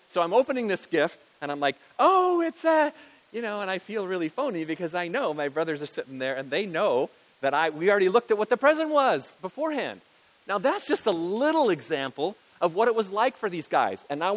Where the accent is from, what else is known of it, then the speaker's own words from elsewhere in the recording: Nebraska, United States; We were a very, very poor family growing up in Nebraska.